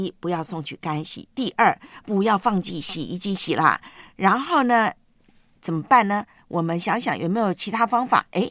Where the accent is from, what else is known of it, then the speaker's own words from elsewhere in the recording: northern Taiwan, Taiwan; now in Hong Kong; 我看了一下我老家的新闻，台湾听说我老家北台湾星期天开始会降温降到0度。